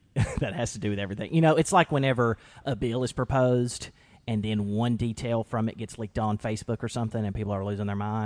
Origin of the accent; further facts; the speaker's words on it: Tennessee, United States; And so I'm from Tennessee, and Tennessee's doing really well.